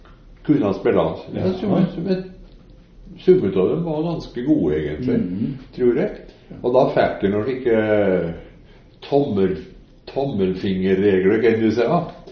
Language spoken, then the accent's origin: Norwegian; Heidal, Innlandet, Norway; Jeg er Gudbrandsdølen.